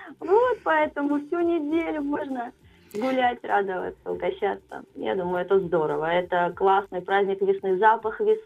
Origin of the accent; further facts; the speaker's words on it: Tomsk Oblast, Russia; now in Rostov-on-Don, Russia; Я сама из Томской области родом, то есть я в Ростове 13 лет живу.